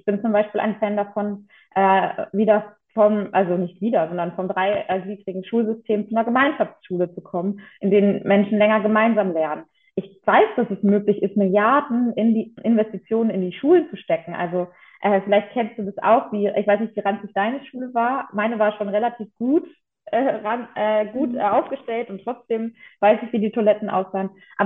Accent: North Rhine-Westphalia, Germany; ich komme aus NRW.

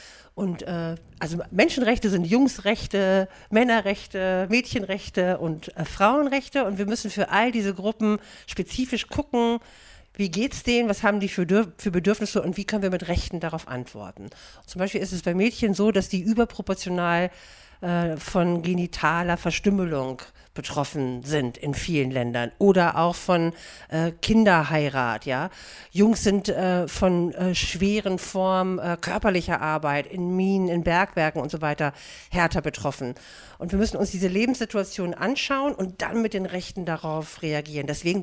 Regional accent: Berlin, Germany; Ich bin aus Berlin.

